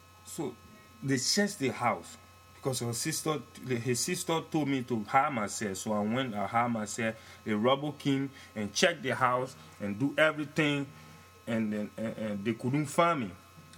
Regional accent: Sakapie, Nimba County, Liberia; born there; I was born in Liberia, Sakapie, Nimba County.

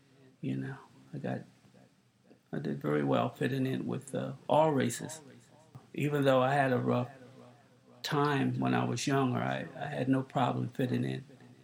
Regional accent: the South, United States; Well, I was brought up in the South.

